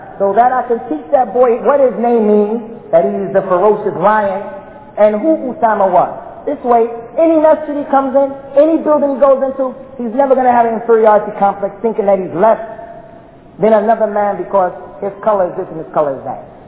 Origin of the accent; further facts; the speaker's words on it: United States; Because I grew up in America, and we grew up hating white people because they hated us.